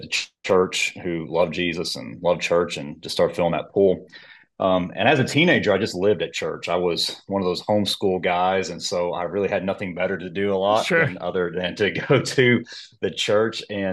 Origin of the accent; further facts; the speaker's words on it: Woodward, Oklahoma, United States; I grew up in Western Oklahoma, very rural area called Woodward.